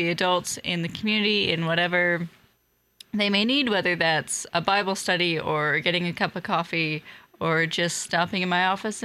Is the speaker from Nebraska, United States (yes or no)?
yes; Pierce, Nebraska, United States; Yeah, no, I'm originally from Pierce, Nebraska. So okay. Go Blue Jays. And then I went to Wayne State for college and got my degree in human service counseling.